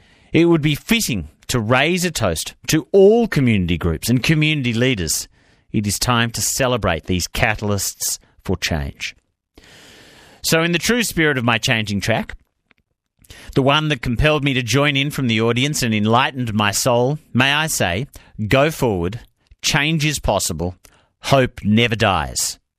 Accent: India; Where I grew up in India, access to any form of music, other than Bollywood film songs, was for the elite or the gifted.

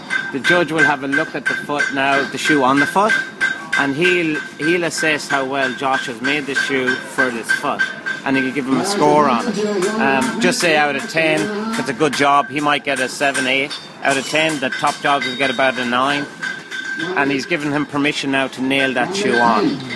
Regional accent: Ireland; I'm from Ireland

